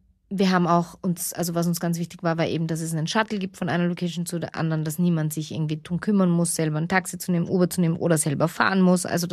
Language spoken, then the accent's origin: German; Baden-Württemberg, Germany; nicht nur als Schwabe